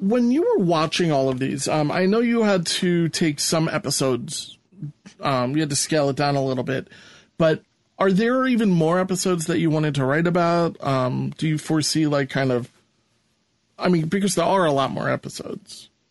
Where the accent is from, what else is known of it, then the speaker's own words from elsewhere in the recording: United States; as Americans, as an American, we forget how fortunate we really are.